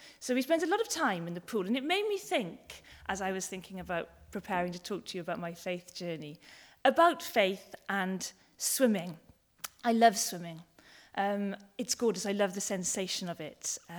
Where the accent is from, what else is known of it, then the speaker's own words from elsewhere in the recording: Cardiff, Wales, United Kingdom; I grew up in Cardiff in a wonderful and loving and supportive family